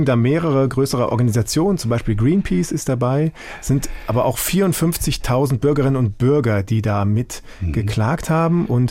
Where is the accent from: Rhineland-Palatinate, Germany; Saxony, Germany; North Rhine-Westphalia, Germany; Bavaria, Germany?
North Rhine-Westphalia, Germany; Aachen; Bin ich geboren und bin aber in Aachen vor allem aufgewachsen.